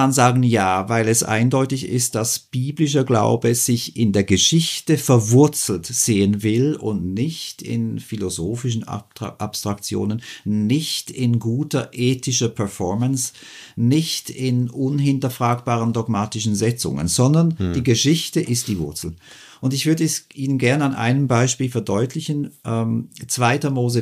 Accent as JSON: {"language": "German", "country": "Switzerland", "said": "ich bin Schweizer"}